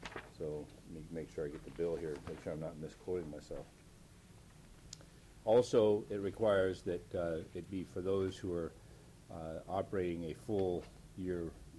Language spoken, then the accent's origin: English; Nenana, Alaska, United States; The one that I'm particularly interested in is the one in my hometown, Nenana.